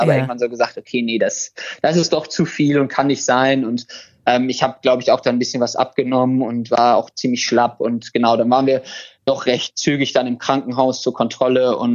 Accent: Krefeld, North Rhine-Westphalia, Germany; Also wir hatten in Krefeld, wo ich herkomme, Freunde

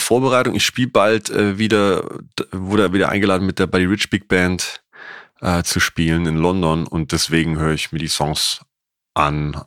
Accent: Bavaria, Germany; now in Hamburg, Germany; beides, weil Bayern natürlich da meine Eltern sind, ist meine Heimat ist sozusagen, Hamburg, weil ich hier schon seit über 25 Jahren lebe und das mein Zuhause ist.

